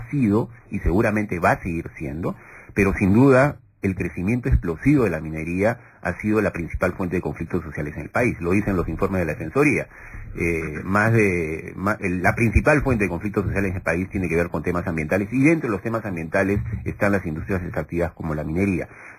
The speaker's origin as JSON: {"language": "Spanish", "country": "Peru", "said": "nosotros existimos, estamos acá, somos peruanos como ustedes"}